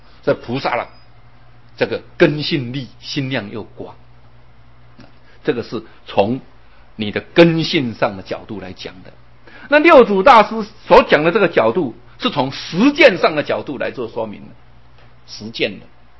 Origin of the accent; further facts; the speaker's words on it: Taiwan; 我们台湾话说急马爱矮啊